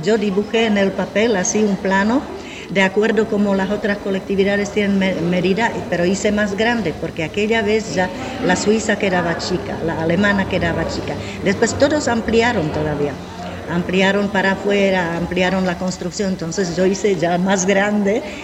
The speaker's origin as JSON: {"language": "Spanish", "town": "Ostrava", "region": "Moravian-Silesian Region", "country": "Czechia", "second_language": "Spanish", "said": "porque yo soy de Ostrava y de Beskidy es toda la parte montañosa que nos rodea"}